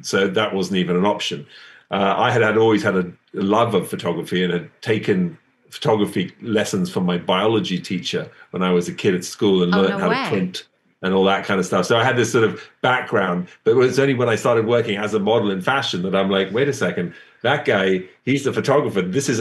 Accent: London, United Kingdom; now in United States; I'm from the UK. I'm from London. I've been here for 27 years. So, right. I'm an American citizen. I've got two American kids and I married a girl from Alabama. So I'm at this point about as American as it can be outside of the accent.

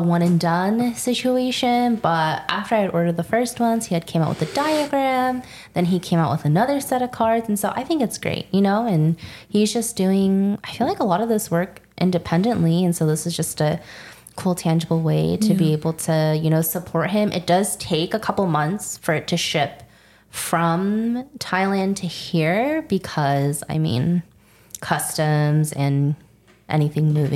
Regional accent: United States; I am American.

